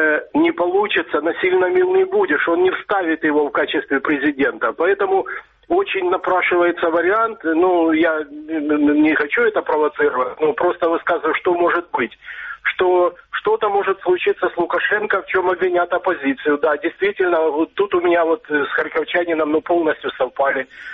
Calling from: Dnipro, Dnipropetrovsk Oblast, Ukraine; город Днепр.

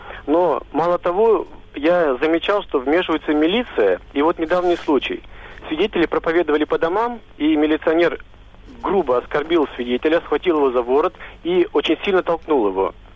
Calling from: Moscow, Russia; и я звоню из Москвы.

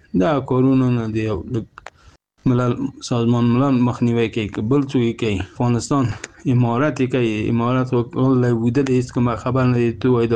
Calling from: Iran; زه یو نفر د ایران غږیږم.

